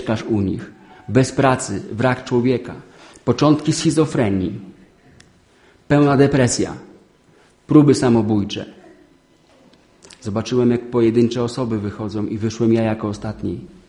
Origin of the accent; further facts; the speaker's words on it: Bolesławiec, Lower Silesian Voivodeship, Poland; stanąłem na wiadukcie w Bolesławcu Śląskim, skąd pochodzę